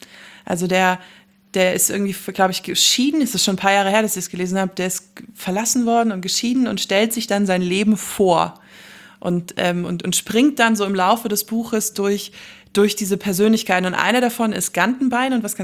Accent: Wolfratshausen, Bavaria, Germany; born there; Ja, aber ich komme ja aus Wolfratshausen gebürtig

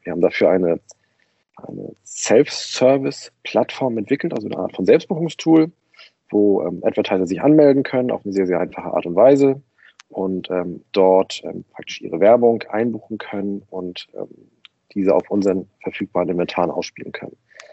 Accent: Kiel, Schleswig-Holstein, Germany; now in Berlin, Germany; Ich komme aus Kiel, bin aber schon seit 2002 in Berlin und habe hier meinen Lebensmittelpunkt, sag ich mal.

